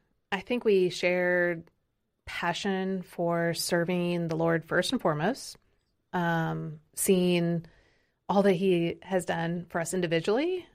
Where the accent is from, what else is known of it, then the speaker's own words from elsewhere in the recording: Kansas City, Missouri, United States; I grew up in Kansas City, and just outside of Kansas City is Peculiar, Missouri.